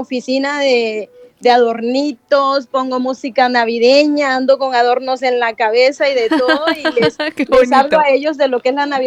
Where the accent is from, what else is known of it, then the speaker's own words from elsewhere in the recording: Honduras; Yo soy de Honduras, sí. Yo soy... Usted diga de que yo soy una mexicana nacida en Honduras, porque los mexicanos nacemos donde nos da la gana nacer.